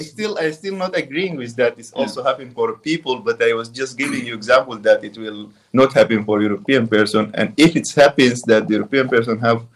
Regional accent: Khartoum, Sudan; But I'm from the north.

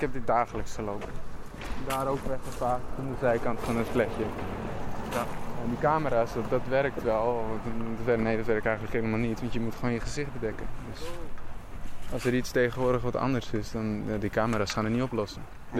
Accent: Amsterdam, North Holland, Netherlands; Maar die heeft altijd gewoond waar ik ben opgegroeid. En dat is volgens mij een Ganshoef.

